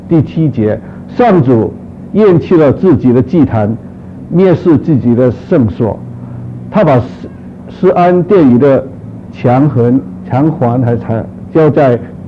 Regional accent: Guangdong, China; 他不会炒把你炒鱿鱼啊，我们广东人叫。

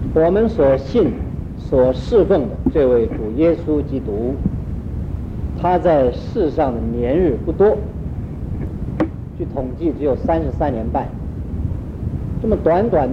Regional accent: China; 这四方面的长进，我用我们中国人所容易了解的话来说，叫四育并进

